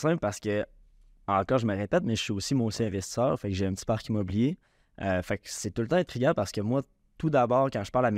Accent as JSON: {"language": "French", "town": "Sept-Îles", "region": "Quebec", "country": "Canada", "tie": "born or raised there", "lives_now": "Saguenay, Canada", "said": "je suis originaire de Sept-Îles. Ouais, je suis originaire de Sept-Îles. Fait que j'ai grandi là, à Sept-Îles avec mes deux frères, ma mère et mon père. Fait que ma famille est encore tous là-bas d'ailleurs"}